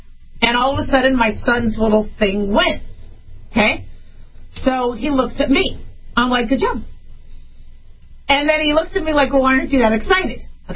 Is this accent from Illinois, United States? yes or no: no; California, United States; Because I know I'm from California, so no insult there, but I get it. Being from California, I get it.